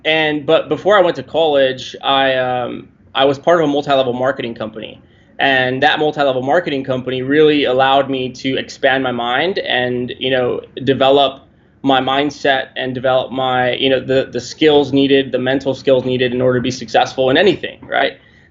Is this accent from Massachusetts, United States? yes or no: no; McAllen, Texas, United States; I am 24 years old. I'm from McAllen, Texas, small town, South Texas.